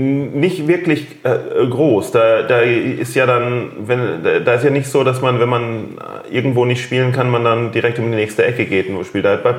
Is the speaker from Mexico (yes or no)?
yes; Mexico; Ich bin Mexikaner.